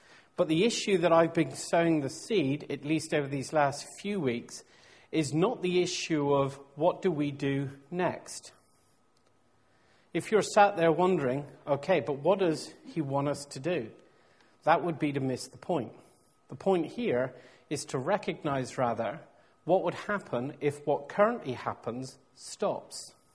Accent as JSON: {"language": "English", "region": "South West England", "country": "United Kingdom", "tie": "born or raised there", "said": "in my home country of Cornwall"}